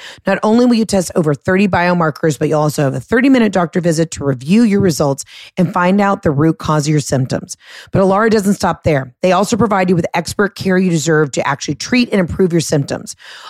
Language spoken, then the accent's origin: English; Atlanta, Georgia, United States; Wanted to say huge thank you to everybody in my hometown, everybody in Atlanta, who's bought tickets to these shows.